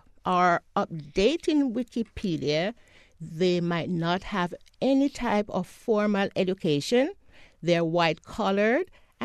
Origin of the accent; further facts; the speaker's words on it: Jamaica; moved away; I'm an immigrant from Jamaica, West Indies, and I worked really hard. I came here with a mission to educate myself